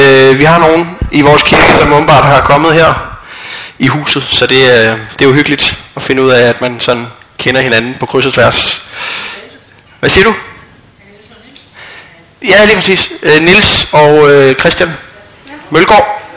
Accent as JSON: {"language": "Danish", "town": "Copenhagen", "region": "Capital Region of Denmark", "country": "Denmark", "also_born_or_lived": "Aarhus", "said": "jeg er fra København lidt mere, også end Christoffer er født, og faktisk ikke født, jeg er faktisk født i Aarhus, men det er så mange år siden, så det er der nok ikke nogen, der vil have gættet på. Men jeg er nok en af de mest københavnske"}